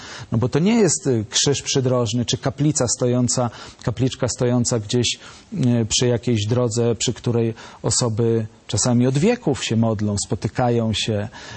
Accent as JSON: {"language": "Polish", "town": "Szczecin", "region": "West Pomeranian Voivodeship", "country": "Poland", "said": "Także w Szczecinie, skąd pochodzę, była taka sytuacja."}